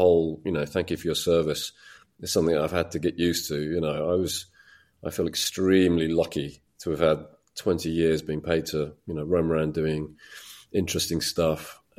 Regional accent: United Kingdom; moved away as an adult; now in United States; first and foremost, I'm a Brit, as I hope you can still tell. I've been in the States for 17 years now, but holding on to my accent

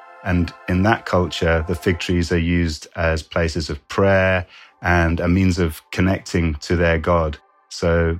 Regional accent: United Kingdom; I'm a British biologist turned writer.

